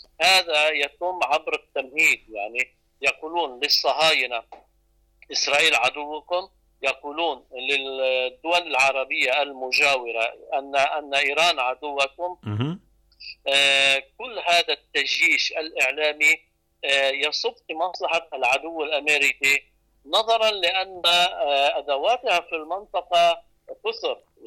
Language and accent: Arabic; Lebanon; يعني حتى عندنا في لبنان نفس المسير تسلكه الولايات المتحدة